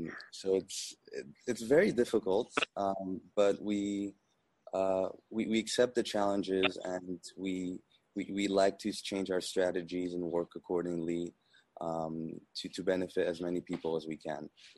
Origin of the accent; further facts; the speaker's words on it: Guinea; I had envisioned to stay in Senegal for just a couple weeks and then go back to Guinea, my home country